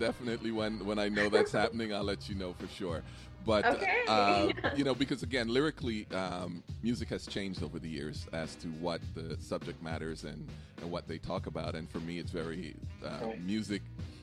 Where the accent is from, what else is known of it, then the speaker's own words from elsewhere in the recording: Jamaica; Like, I love my music. I'm Jamaican.